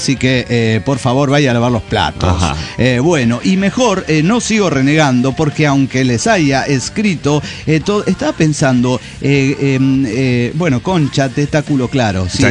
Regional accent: Tarija, Bolivia; de Tarija, Bolivia.

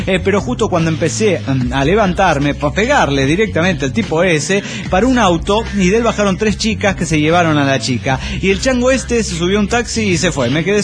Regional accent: Salamanca, Guanajuato, Mexico; soy el flautista de Salamanca, Guanajuato, México.

